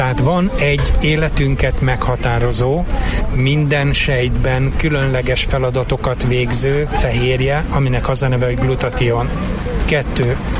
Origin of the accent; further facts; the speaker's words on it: Szeged, Csongrád-Csanád, Hungary; Én szegedi vagyok, nálunk a kézilabda és a kajakkenu az elsődleges sportok.